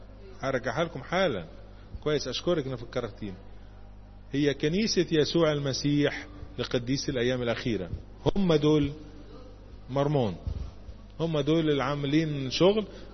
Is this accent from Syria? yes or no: no; Egypt; معرفش الى اي مدى اللون فاتح عندنا في مصر